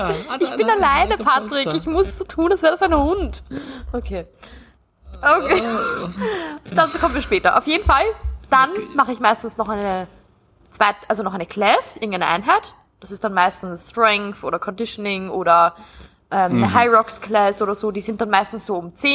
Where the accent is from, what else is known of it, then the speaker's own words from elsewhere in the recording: Austria; Und das ist bei uns in Österreich irgendwie gar nicht so.